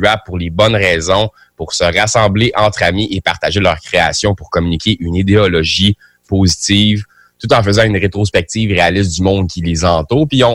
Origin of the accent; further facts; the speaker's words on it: Sorel, Quebec, Canada; C'est un gars de ma ville natale, Sorel